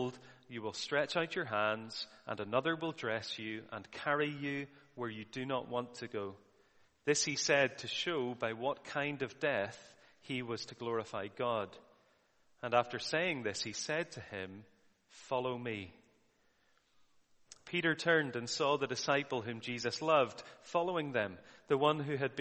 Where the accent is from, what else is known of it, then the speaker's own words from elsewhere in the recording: Ireland; So even though I'm an Irishman, I think I managed to put the pages in number in order.